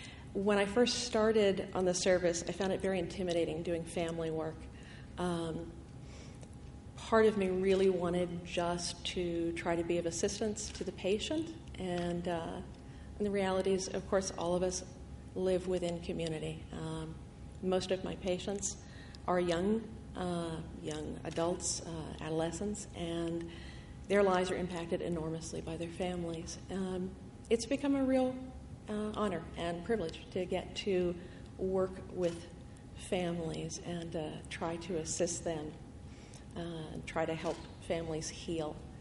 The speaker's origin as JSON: {"language": "English", "town": "Annapolis", "region": "Maryland", "country": "United States", "tie": "born or raised there", "said": "I grew up in Maryland. I grew up in Annapolis."}